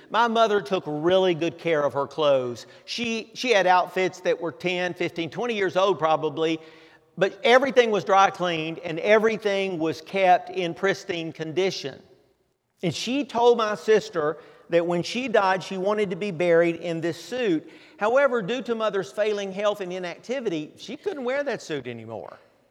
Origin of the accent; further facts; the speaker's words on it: Tennessee, United States; also born or lived in Florida / South Carolina / Kentucky; I was born in Florida, I was raised in Tennessee. After Connie and I got married, a few years later, we moved to South Carolina, where I went to Bible college. We moved back to Tennessee.